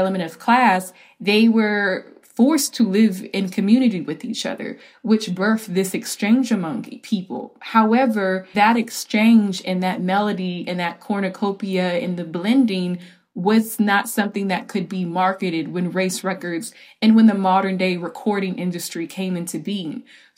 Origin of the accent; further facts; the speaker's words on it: Texas, United States; No, I grew up in Texas, which is known for, you know, its innovation of the country music genre, the outlaw movement, honky tonks.